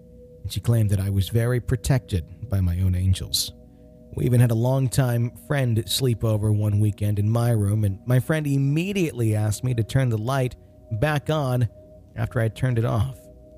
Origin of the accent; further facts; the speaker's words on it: Wisconsin, United States; It was actually done at Forest Mall in my hometown.